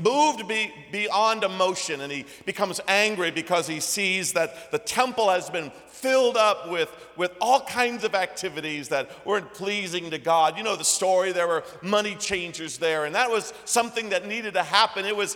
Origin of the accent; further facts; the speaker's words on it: Taiwan; My parents were missionaries in Taiwan, so I grew up in Asia